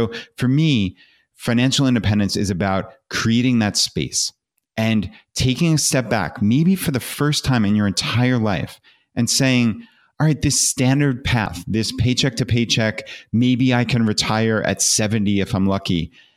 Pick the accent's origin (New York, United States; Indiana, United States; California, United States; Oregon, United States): New York, United States; Long Island; So we grew up on Long Island, New York, which suburb of New York City, and that was all we knew. We lived there our whole lives.